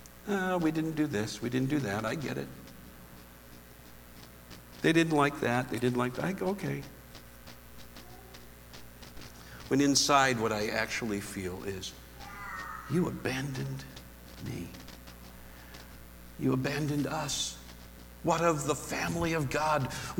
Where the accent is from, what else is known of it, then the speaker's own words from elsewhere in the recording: Minnesota, United States; Because, I mean, I'm from Minnesota. And we're nice.